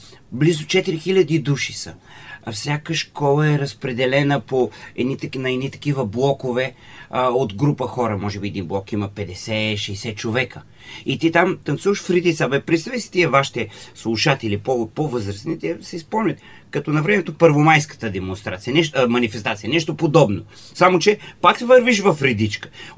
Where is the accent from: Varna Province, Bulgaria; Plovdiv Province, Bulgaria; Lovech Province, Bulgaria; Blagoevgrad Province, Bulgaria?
Lovech Province, Bulgaria; Troyan; Аз съм роден в Троян. значи под Балкана. Още от малък ходих да катеря близките върхове